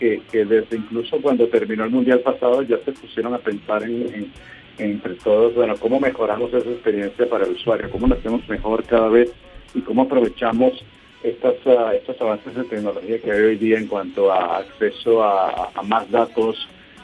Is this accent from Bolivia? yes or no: no; Mexico; also born or lived in Venezuela; Yo soy mexicano, sí, soy venezolano-mexicano.